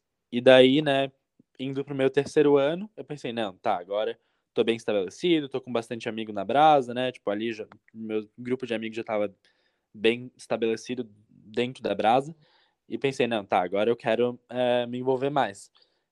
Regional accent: Florianópolis, Santa Catarina, Brazil; now in United States; eu sou de Florianópolis, né, eu nasci e cresci em Florianópolis.

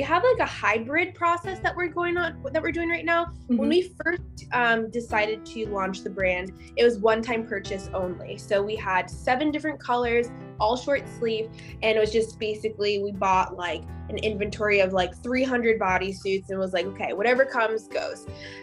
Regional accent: Pennsylvania, United States; I grew up in Pennsylvania, so it's a little more cold and a little gloomy sometimes.

